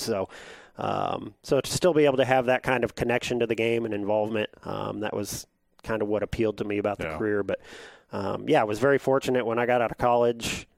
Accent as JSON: {"language": "English", "region": "Iowa", "country": "United States", "tie": "born or raised there", "said": "As you mentioned, I born and raised in Iowa, grew up on a farm, kind of agricultural background."}